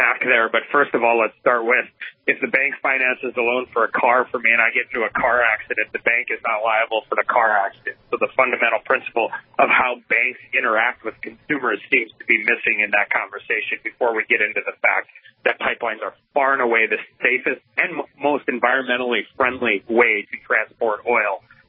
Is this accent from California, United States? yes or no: no; Dickinson, North Dakota, United States; as growing up in Dickinson, North Dakota